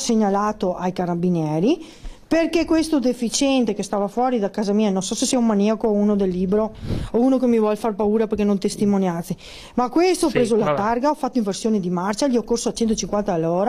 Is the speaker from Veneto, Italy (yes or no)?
yes; Veneto, Italy; Sono veneta, ragazzi